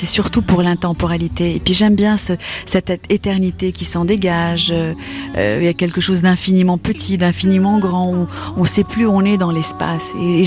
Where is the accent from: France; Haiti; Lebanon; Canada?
Lebanon; moved away; C'est uniquement lorsque j'ai quitté le Liban, alors est-ce le côté enfant du pays qui est parti, la nostalgie